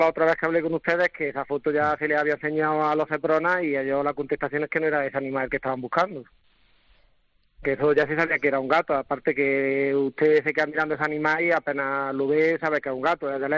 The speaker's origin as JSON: {"language": "Spanish", "town": "Venta de Huelma", "region": "Andalusia", "country": "Spain", "tie": "born or raised there", "said": "yo soy nacido y criado aquí en Venta de Huelma, yo a estos señores los conozco desde que he nacido."}